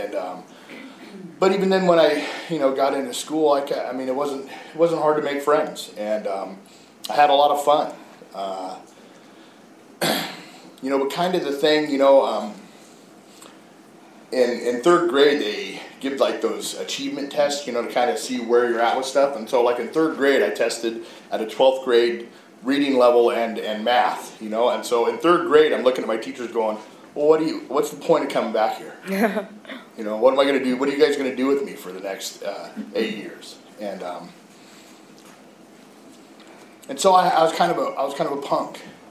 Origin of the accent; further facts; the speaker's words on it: Mendocino, California, United States; I'm actually originally from Mendocino. That's where I was born and raised.